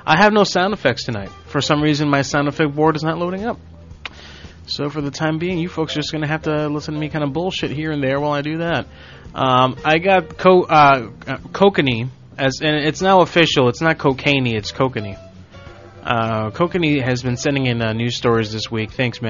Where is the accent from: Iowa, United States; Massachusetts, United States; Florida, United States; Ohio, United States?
Florida, United States; I've been born and raised in Florida. I've never seen snow in my life.